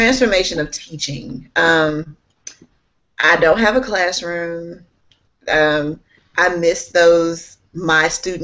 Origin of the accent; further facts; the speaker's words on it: Texas, United States; I'm originally from Texas. So I came back home, and I jumped right in, started at a charter school